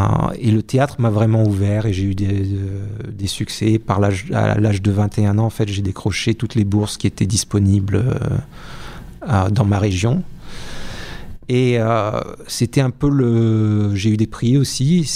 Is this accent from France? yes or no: yes; Hauts-de-France, France; je viens du Hauts-de-France, d'une famille.